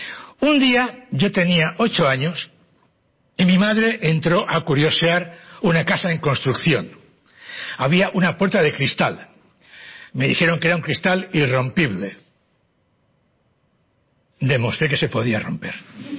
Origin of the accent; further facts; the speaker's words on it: Barcelona, Catalonia, Spain; born there; first language Catalan; Spanish is a second language; Nací en Barcelona en el año 47, tengo 71 años de edad, y yo nací en Barcelona en una posguerra. Mi idioma es catalán, no podía hablarlo